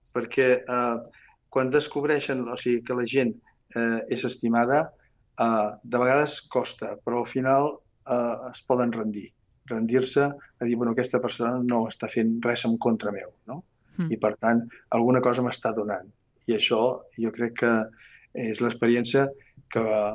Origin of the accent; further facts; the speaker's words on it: Barcelona, Catalonia, Spain; born there; jo vaig néixer a Barcelona, no? I llavors sempre pues, estàs a Barcelona i vas descobrint.